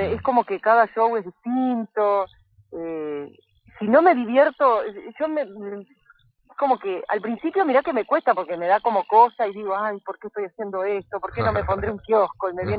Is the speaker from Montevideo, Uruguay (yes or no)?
no; Paysandú, Uruguay; yo soy de Paysandú, ahí enfrente, ustedes tienen a Salto enfrente, pero yo soy un poquito más...